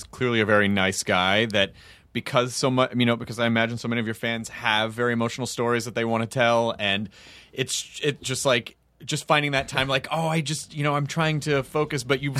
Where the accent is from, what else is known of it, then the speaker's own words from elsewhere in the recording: Australia; Sorry, guys, I'm Australian.